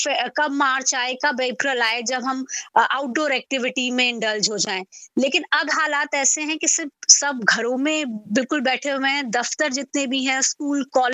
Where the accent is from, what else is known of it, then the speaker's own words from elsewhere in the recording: Meerut, Uttar Pradesh, India; moved away as an adult; also born or lived in Noida; now in Louisville, United States; میں میرٹھ سے ہوں، بیسیکلی بلانگ کرتی ہوں، لیکن میں نوئیڈا میں جاب کے لیے آئی تھی اور قریب 10 سال میں نے زی میڈیا میں وہاں پر ایز اے پرنسپل کورسپونڈنٹ کام کیا ہے، اور 2 سال پہلے ہی ہم لوگ امریکہ کے لوئیول میں شفٹ ہوئے ہیں، کینٹکی اسٹیٹ ہے یہاں پر۔